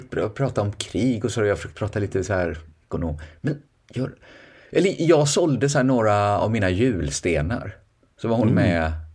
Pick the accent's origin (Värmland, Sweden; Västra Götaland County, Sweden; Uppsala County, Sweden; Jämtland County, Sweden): Västra Götaland County, Sweden; accent: Västgötska; Så jag kommer ju kanske ha det lilla, få den liksom lilla roligheten då att mina barn pratar stockholm. Jag tycker inte de pratar någon dialekt egentligen. Men jag är rätt säker på att de inte kommer prata västgötska.